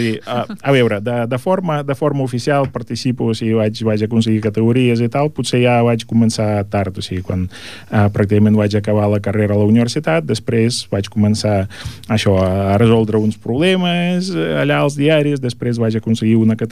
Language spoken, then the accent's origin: Catalan; Ukraine; Catalan is a second language; moved away as an adult; now in Spain; vaig néixer a Ucraïna, vaig viure allà 30 anys, vaig fer la carrera de matemàtiques allà a la universitat